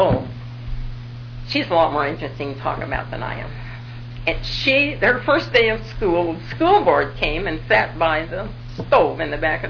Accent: Enterprise, Oregon, United States; born there; I was born in Enterprise, Oregon, at the hospital, I think, in December 17th, 1918.

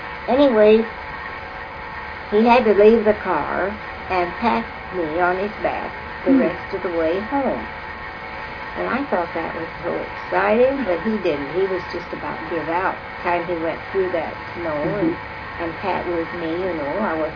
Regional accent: Cove, Oregon, United States; I was born in Cove. And my folks farmed over there and had a farm.

